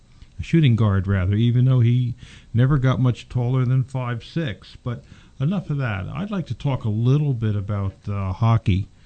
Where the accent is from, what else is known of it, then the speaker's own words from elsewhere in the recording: New York City, New York, United States; I was used to an urban environment because I came from New York City, and I always liked Philly sports as well as New York sports.